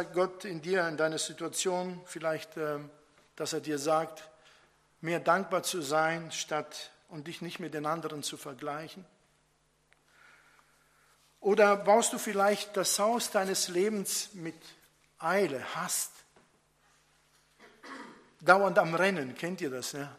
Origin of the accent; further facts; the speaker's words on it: Italy; dann haben wir als Italiener so eine Psychose erlebt.